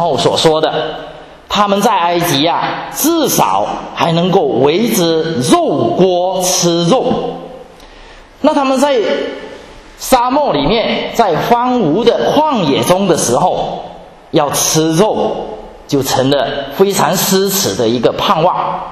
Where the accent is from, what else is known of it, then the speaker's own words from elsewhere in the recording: Guangdong, China; 如果你们的家乡像我们的家乡广东一样沿着海边，然后呢海边都是山，然后那些土地都是面积狭小的